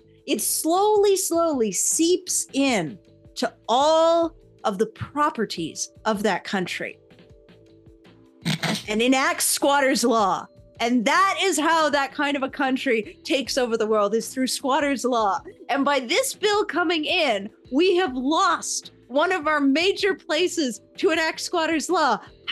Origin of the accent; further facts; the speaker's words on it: Canada; Now, we're both Canadian, right?